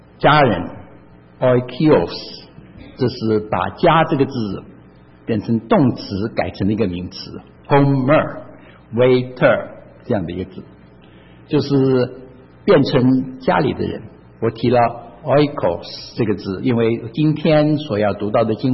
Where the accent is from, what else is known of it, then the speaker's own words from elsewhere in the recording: China; 有点像是我们中国人的春节跟过年，就是当过节的时候大家都回家去